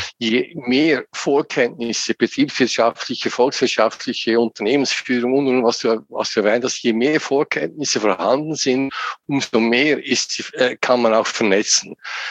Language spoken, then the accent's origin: German; Lucerne, Switzerland; moved away as an adult; now in Gossau, Switzerland; Ich bin in Luzern aufgewachsen, aus der Innerschweiz. Und über Studium kam ich dann in die Ostschweiz